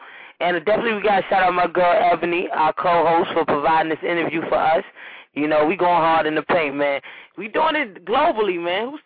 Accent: Queens, New York, United States; Well, it's a mix. I'm from Queens, but I live in the DMV, and I go back and forth, and I have family in Brooklyn.

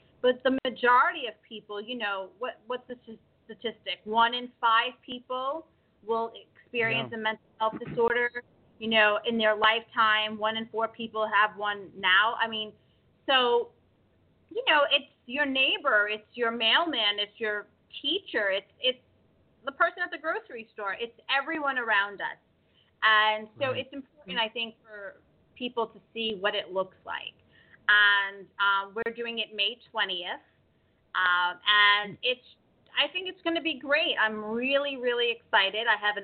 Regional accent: New York, United States; You know, that's where I'm from. I'm a New Yorker, and you know, I'm a Southern transplant. No, I'm a Northern transplant in the South, and I'm excited to return to my, you know, hometown

